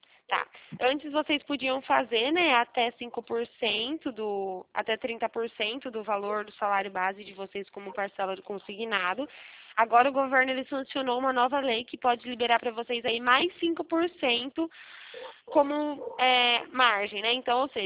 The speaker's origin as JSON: {"language": "Portuguese", "town": "Araras", "region": "São Paulo", "country": "Brazil", "said": "Eu sou de Araras, interior de São Paulo."}